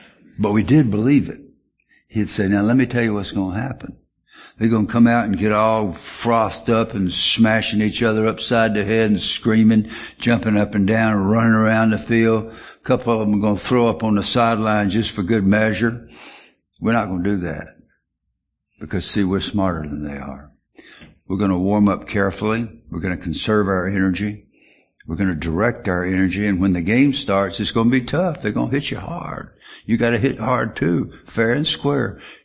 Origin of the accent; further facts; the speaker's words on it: the South, United States; accent: Southern; these big guys are going to hear my Southern accent.